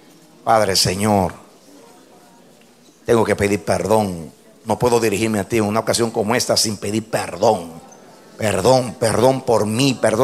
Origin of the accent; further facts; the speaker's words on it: Dominican Republic; moved away; A mí no me importa ser dominicano. Yo cuando salí de República Dominicana pensaba que República Dominicana era el mundo y el resto de las naciones el resto del mundo.